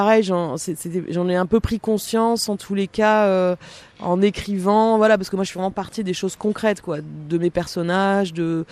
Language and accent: French; Algiers, Algiers Province, Algeria; j'avais pris la décision de retourner filmer à Alger, ma ville natale